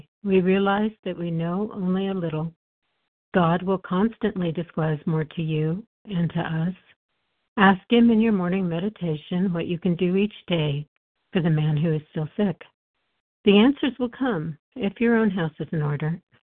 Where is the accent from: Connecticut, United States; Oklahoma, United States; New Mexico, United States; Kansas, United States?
New Mexico, United States; now in Sedona, United States; I'm a recovered compulsive overeater calling in from Sedona, Arizona this morning. However, I am from New Mexico.